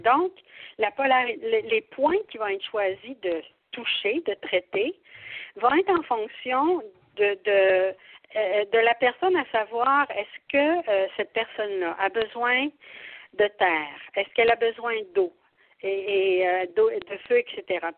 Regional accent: Quebec, Canada; born there; Et étant née en Gaspésie, c'est mon pays d'origine, c'est mon petit coin de pays d'origine, je suis née sur une petite ferme

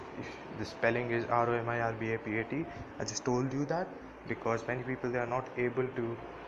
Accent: India; I am from India and I am passionate about international relations and diplomacy and foreign policy also.

